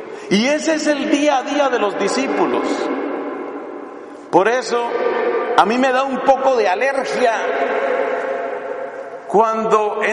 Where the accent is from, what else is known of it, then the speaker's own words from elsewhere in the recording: Colombia; Hablaban un poco como nuestros costeños en Colombia.